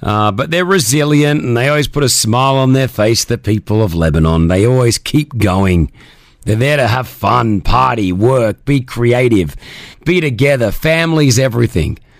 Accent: Australia; The radio stations in my home country, Australia, were talking about it nonstop.

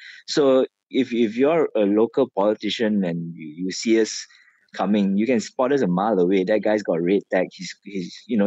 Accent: Malaysia; I'm a proud blue IC carrying Malaysian

